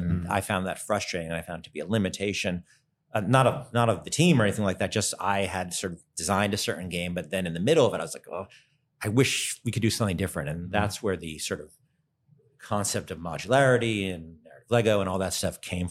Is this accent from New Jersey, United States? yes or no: no; New York, United States; I was born in New York, and growing up in New York, and my father worked in New York